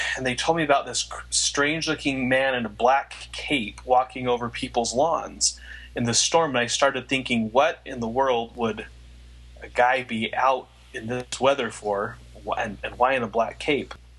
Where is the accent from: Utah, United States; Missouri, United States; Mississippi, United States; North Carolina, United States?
Utah, United States; Farmington; also born or lived in Pittsburgh, United States / New York City, United States; Well, I grew up in Farmington, Utah.